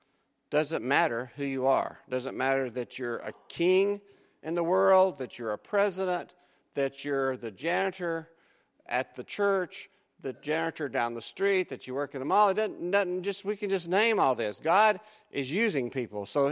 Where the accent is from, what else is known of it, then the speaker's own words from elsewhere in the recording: the South, United States; Now, I was raised in the South and was told that this was a barn.